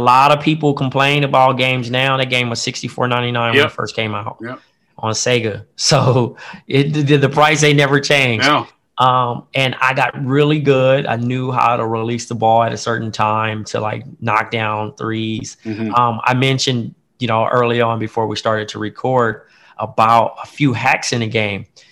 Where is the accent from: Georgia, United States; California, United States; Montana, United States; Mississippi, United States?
California, United States; Compton; I'm from Compton, California.